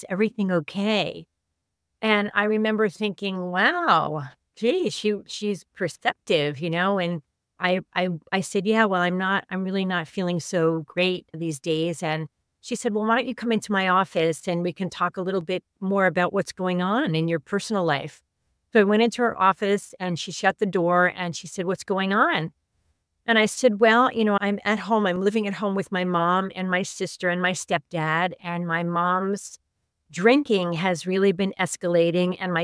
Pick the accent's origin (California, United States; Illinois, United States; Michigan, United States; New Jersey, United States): New Jersey, United States; Newark; I grew up in Newark, New Jersey. I spent the first 11 years of my life in Newark, New Jersey.